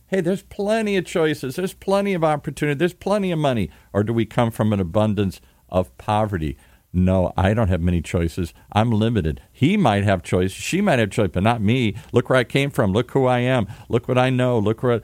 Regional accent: Midwest, United States; I grew up in the Midwest. You did not.

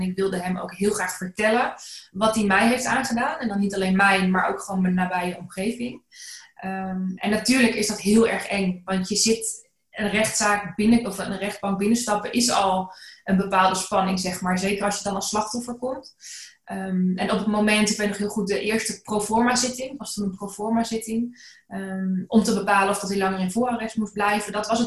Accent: Elst, North Brabant, Netherlands; Ik kom zelf uit Elst. Nou, dat is niet heel ver bij Den Bosch vandaan.

